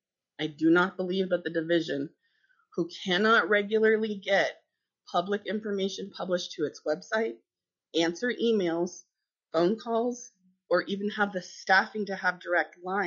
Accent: Palmer, Alaska, United States; I am from Palmer, Alaska.

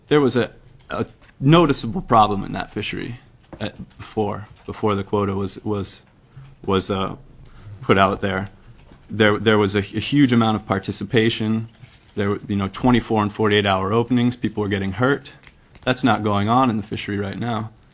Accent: Kodiak, Alaska, United States; So, like I said, I'm from Kodiak. I'm 28 years old, and I've been fishing professionally in Alaska all of my adult life

